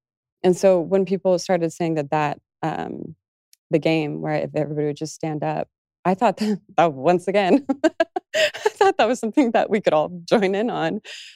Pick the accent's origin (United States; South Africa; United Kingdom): United States; Las Vegas, Nevada; I've been in actual fights growing up in Las Vegas because I cannot stand bullying.